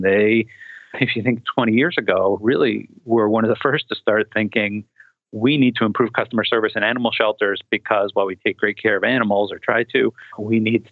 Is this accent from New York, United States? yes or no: yes; New York City, New York, United States; You know, I grew up in New York City. So when I was growing up, we had just about every small animal that can fit in an apartment